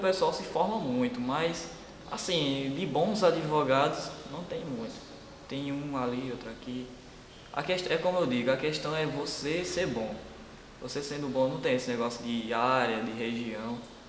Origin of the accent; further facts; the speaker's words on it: Paraíba, Brazil; estão colocando na nossa língua, nossas palavras, no nosso paraibanês